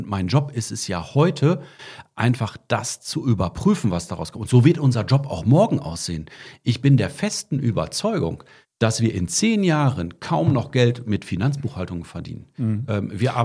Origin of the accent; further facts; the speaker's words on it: Bielefeld, North Rhine-Westphalia, Germany; Und ihr wisst ja, ich komme aus Bielefeld